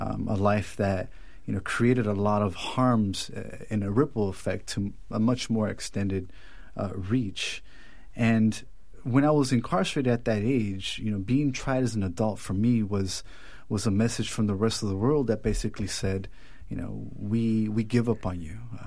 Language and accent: English; California, United States; So as a young Mexican-American growing up in Southern California, I experienced some traumatic events in my life at a very, very young age